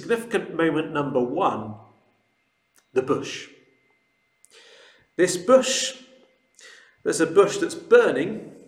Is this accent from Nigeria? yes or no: no; England, United Kingdom; born there; now in Wales; and I was born in England